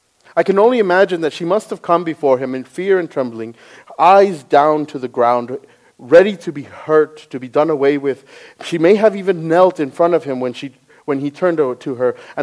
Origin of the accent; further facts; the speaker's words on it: Midland, Texas, United States; also born or lived in Odessa; I'm from Midland. I was born in Odessa, but moved here. But I was raised here. I went to school here.